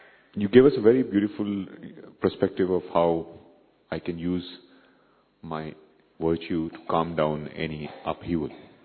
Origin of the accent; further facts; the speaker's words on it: India; now in Delhi, India; I am from Bharat. Yes, I live in Delhi. But I travel between Delhi and London quite often.